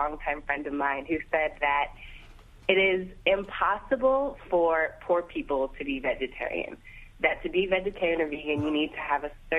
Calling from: Brooklyn, New York, United States; And I'm calling from Brooklyn, New York.

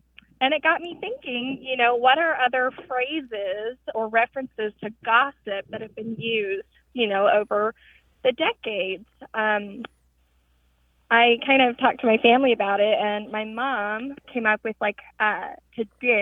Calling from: Denton, Texas, United States; I'm calling from Denton, Texas.

